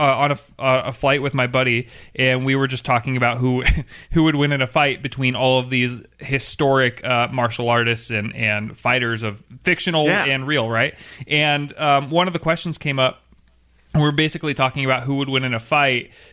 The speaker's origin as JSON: {"language": "English", "town": "Seattle", "region": "Washington", "country": "United States", "said": "I'm from Seattle, and so I think that that's just my default."}